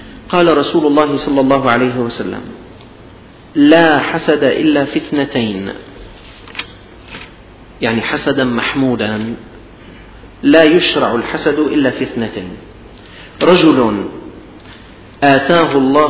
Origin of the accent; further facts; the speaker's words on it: Syria; هذه الأمطار الشديدة التي نزلت عندنا في الشام وفي المحافظات الأخرى